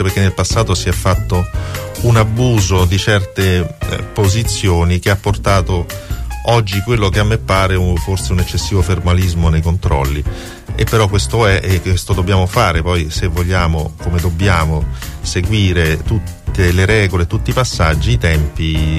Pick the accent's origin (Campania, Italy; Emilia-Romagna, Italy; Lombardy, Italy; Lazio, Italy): Lazio, Italy; Latina; born there; se io, che sono nato a Latina, sto facendo una cosa per la mia comunità